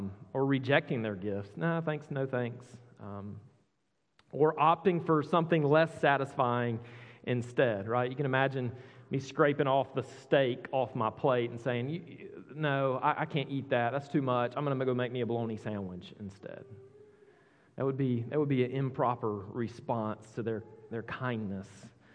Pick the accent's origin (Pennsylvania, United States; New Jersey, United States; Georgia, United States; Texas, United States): Georgia, United States; moved away as an adult; but I'm not from around here. I was born and raised in Georgia, and I get that all the time. You're not from here, are you?